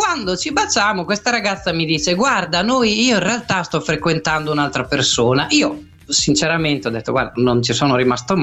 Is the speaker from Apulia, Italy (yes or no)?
no; Emilia-Romagna, Italy; io sono romagnolo